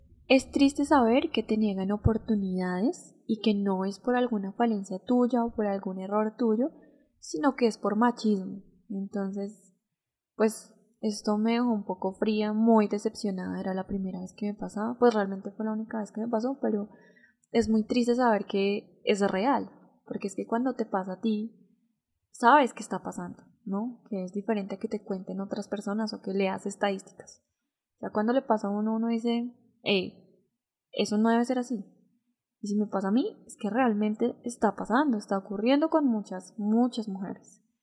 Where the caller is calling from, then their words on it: Bogotá, Colombia; un saludo desde Bogotá, Colombia. … de Logos Podcast.